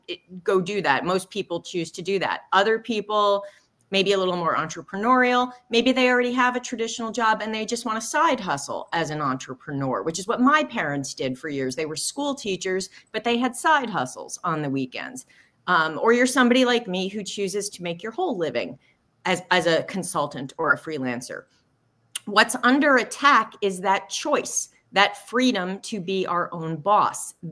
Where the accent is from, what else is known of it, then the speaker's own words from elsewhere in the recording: New Jersey, United States; And right now in my home state of New Jersey, they're coming back for a second bite at the apple through regulatory rulemaking